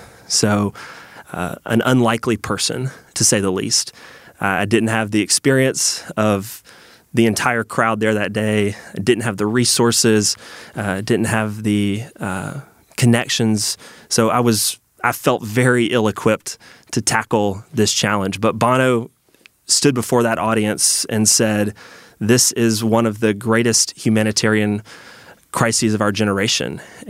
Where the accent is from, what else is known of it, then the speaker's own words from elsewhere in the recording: Atlanta, Georgia, United States; I was raised here in Atlanta to a dad who works for Chick-fil-A.